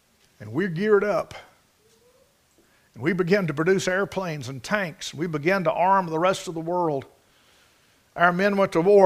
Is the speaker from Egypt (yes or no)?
no; United States; Call it what you will. I'm an American. I'm a patriot.